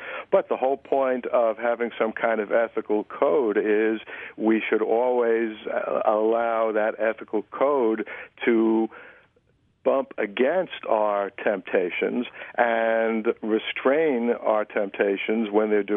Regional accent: New York City, New York, United States; I could see as a New Yorker when Kerik was police commissioner that there was something seriously wrong with him.

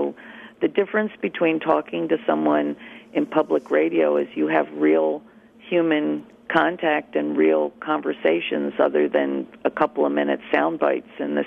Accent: New Jersey, United States; I mean, we're from South Jersey, the South Jersey, Philadelphia area.

